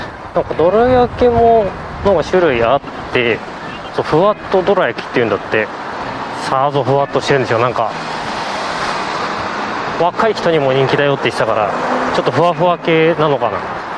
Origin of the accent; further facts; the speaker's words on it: Sapporo, Hokkaido, Japan; 地元北海道の札幌の本当に、私のよく使ってた琴仁駅にちょっと似てるなと思いますね。